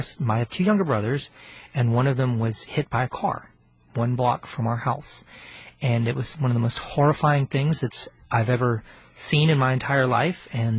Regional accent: Houston, Texas, United States; I grew up here in Houston, and my parents are from South Korea, and they emigrated to Houston to complete their training before I was born.

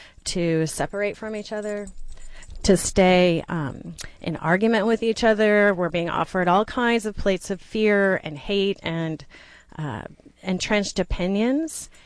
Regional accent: Austin, Texas, United States; now in Houston, United States; So I, in part, never expected to find myself in Houston because I'm from Austin. And in fact, all four of my grandparents lived here.

